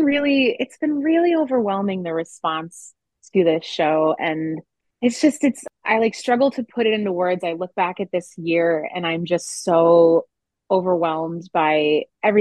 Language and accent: English; Connecticut, United States; But I grew up near Hartford, which is where the Bushnell is, which is a huge regional theater.